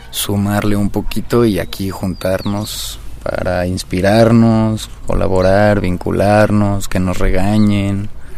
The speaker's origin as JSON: {"language": "Spanish", "country": "Mexico", "said": "uno como mexicano viene siendo lo más parecido a un ciudadano que forma parte del norte global, ¿no?"}